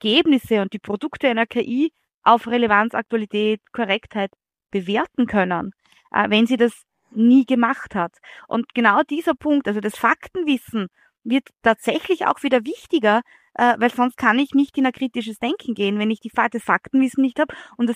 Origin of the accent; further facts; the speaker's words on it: Austria; dann bin ich als Österreicherin auch im Winter.